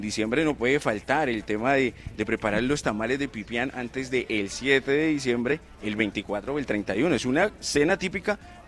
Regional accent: Popayán, Cauca, Colombia; también mencionar que en Popayán nací.

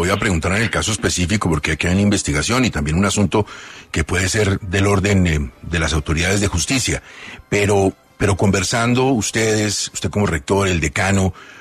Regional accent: Colombia; yo sé, como muchos colombianos

